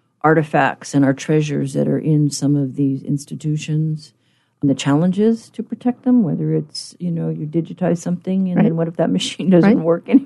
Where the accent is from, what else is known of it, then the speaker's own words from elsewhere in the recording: Guam; Well, the island that I'm from Guam, we used to build our hale, our huts, up on lattice stones.